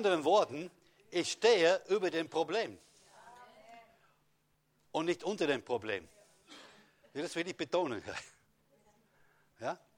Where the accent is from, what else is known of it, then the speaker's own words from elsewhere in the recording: London, United Kingdom; Ich bin aus Großbritannien, dort geboren, in der Stadt London. Als ich ein Kind war, war mehr Gottesfurcht als heute in dem Land.